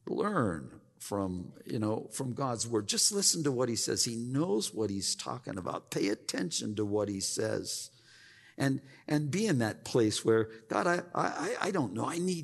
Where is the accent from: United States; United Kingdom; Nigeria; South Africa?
United States; Pennsylvania; I grew up in Pennsylvania. Rain is something that we had, and rivers with water.